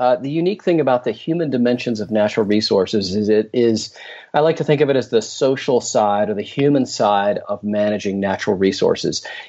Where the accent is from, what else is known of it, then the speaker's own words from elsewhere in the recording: Southeast, United States; I grew up in the Southeast, and we hauled that thing all over the place.